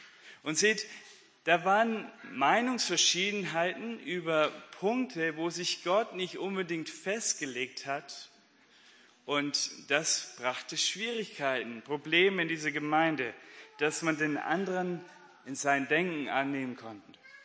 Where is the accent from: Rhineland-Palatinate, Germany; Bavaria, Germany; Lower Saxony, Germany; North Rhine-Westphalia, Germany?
Bavaria, Germany; born there; Also ich bin in Bayern geboren